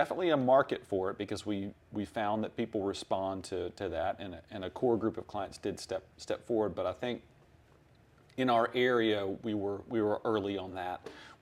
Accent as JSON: {"language": "English", "town": "Tampa", "region": "Florida", "country": "United States", "tie": "born or raised there", "said": "I grew up in Tampa, Florida, and went to Nerd Camp at the University of Tampa"}